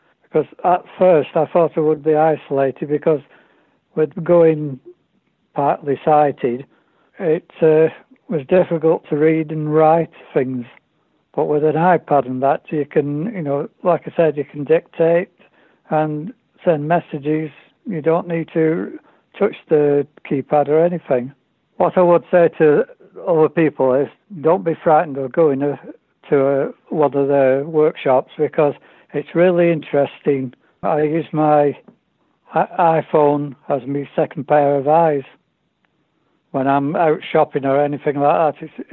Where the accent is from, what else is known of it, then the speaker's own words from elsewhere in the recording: Macclesfield, North West England, United Kingdom; I'm from Macclesfield